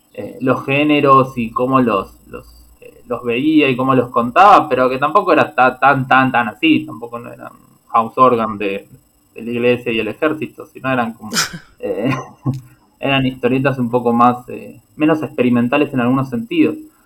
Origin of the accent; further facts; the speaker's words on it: Argentina; Soy un historietista argentino que vive en Buenos Aires.